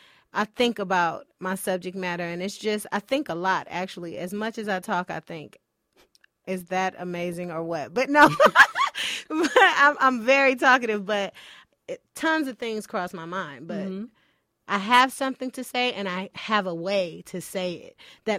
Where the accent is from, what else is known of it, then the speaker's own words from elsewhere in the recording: Los Angeles, California, United States; And then I'm from the hood. Like, I'm from South Central.